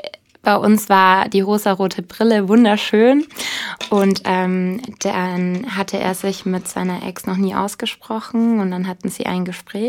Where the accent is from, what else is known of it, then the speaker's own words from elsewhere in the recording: Bavaria, Germany; also born or lived in Munich; ich komme ursprünglich aus Bayern und habe jetzt in München gewohnt